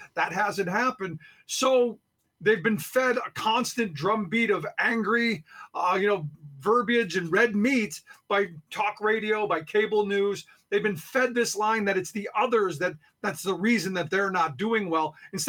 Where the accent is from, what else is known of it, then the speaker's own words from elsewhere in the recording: Cleveland, Ohio, United States; I grew up in Cleveland.